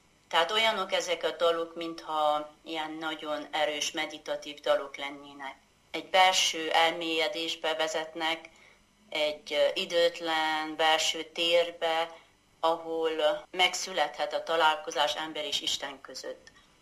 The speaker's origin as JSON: {"language": "Hungarian", "town": "Ciumani", "region": "Harghita", "country": "Romania", "tie": "born or raised there", "said": "Gyergyó Csomafalván születtem, a Gyergyói medencébe Erdélyben, és én olyan közegben nőttem fel, ahol természetes módon mindenki énekelt."}